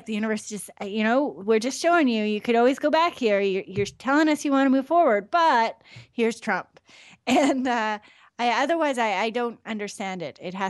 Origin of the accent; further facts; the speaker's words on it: Canada; now in United States; Myself, I grew up in Canada.